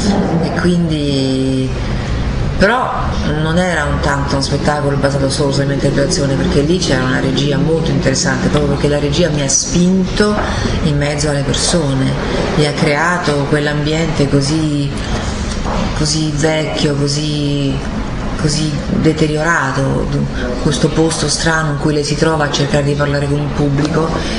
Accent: Rome, Lazio, Italy; stavo bene perché stavo a Roma, la mia città è bella

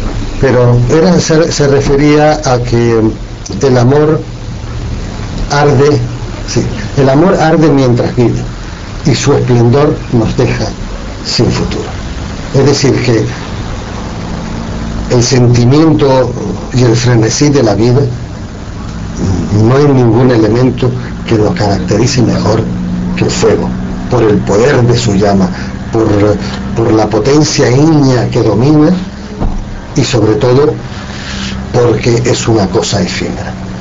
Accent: Canary Islands, Spain; También como escritor canario que soy, las Islas Canarias están formadas por erupciones volcánicas.

